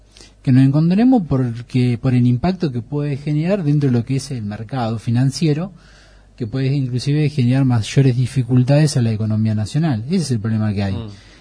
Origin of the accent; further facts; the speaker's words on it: Buenos Aires Province, Argentina; Hay una gran escisión entre provincia y nación, si queremos ver nosotros que somos bonaerense.